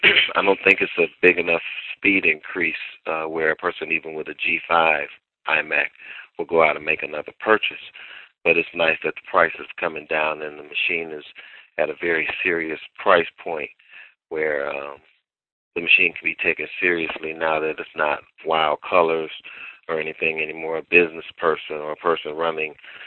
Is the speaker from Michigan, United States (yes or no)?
yes; Southfield, Michigan, United States; I'm from Southfield, Michigan